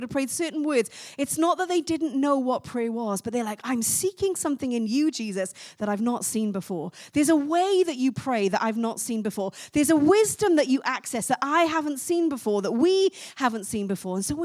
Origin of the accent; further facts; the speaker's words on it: Wales, United Kingdom; I'm Welsh, so I say the word Luke really funny.